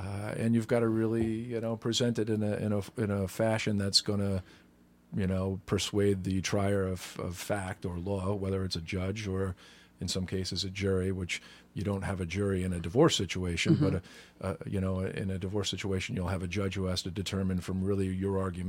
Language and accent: English; New York, United States; Well, I grew up in Dutchess County, just outside of Poughkeepsie, which is, you know, roughly an hour and 15 minutes or so north of the city.